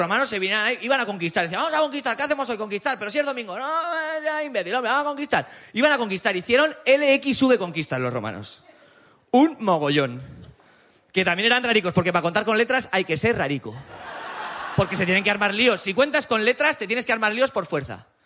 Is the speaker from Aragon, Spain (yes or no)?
yes; Aragon, Spain; Cuando actúo por Cataluña, a veces tengo que explicar que vengo de Aragón, tengo que explicar qué es Aragón